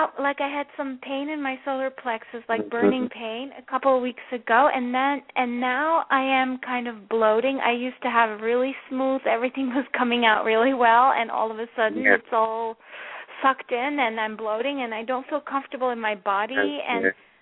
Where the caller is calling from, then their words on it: New York, United States; Yes, thank you. I'm calling from New York.